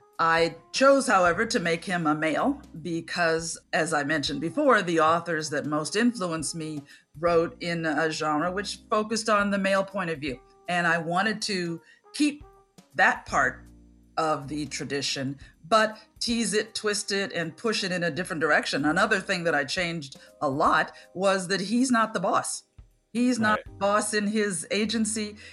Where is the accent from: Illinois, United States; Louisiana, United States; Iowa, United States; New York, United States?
Illinois, United States; Chicago; I grew up in Center City, Chicago.